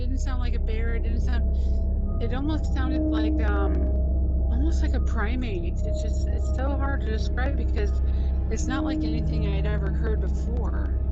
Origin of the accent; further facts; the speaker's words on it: Indiana, United States; moved away as an adult; now in Georgia, United States; And hi there. So I've been, I actually, Gabe and I grew up together in Indiana, but I moved to Georgia in 2001.